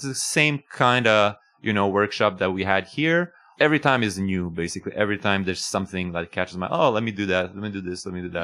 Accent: Sherbrooke, Quebec, Canada; I'm originally from Sherbrooke, so just coming back in within the area is pretty awesome.

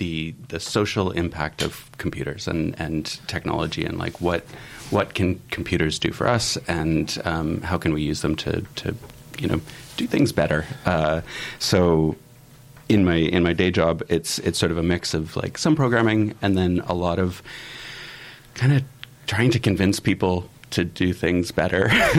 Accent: British Columbia, Canada; I grew up in the Kootenays, all over BC, really. So it's really coming home for me.

